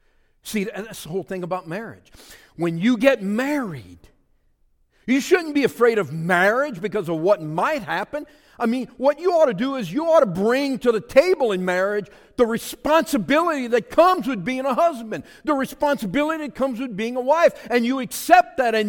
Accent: Louisiana, United States; I'm a Cajun boy from South Louisiana. I did not graduate from Bible college or seminary.

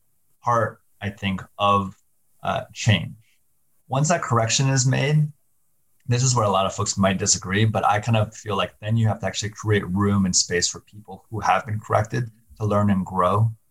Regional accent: Kansas, United States; for me growing up in Kansas, you know, so much of what I was taught was kind of keep your head down, don't cause problems.

